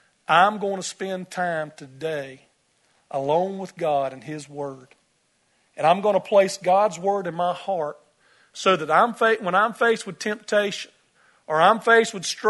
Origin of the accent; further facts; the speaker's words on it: Bible Belt, United States; You see, too often growing up in the Bible Belt here, we know a lot about Jesus.